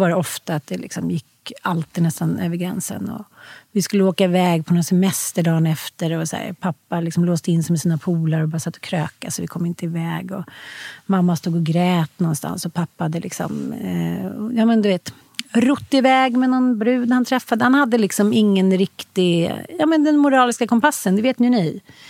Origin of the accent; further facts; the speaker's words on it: Salem, Stockholm County, Sweden; born there; also born or lived in Jönköping / Småland / Dalarna; Så att jag föddes i Salem utanför Stockholm och sen så hade jag flyttat typ 7-8 gånger inne i Jönköping, i Småland, i Dalarna.